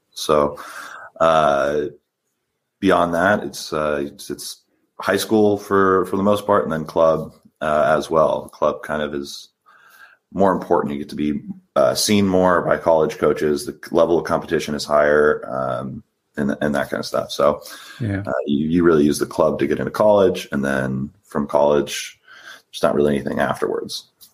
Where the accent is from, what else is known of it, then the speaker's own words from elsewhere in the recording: San Diego, California, United States; Oh, yeah. So I'm from San Diego. I grew up, I played for my local high school.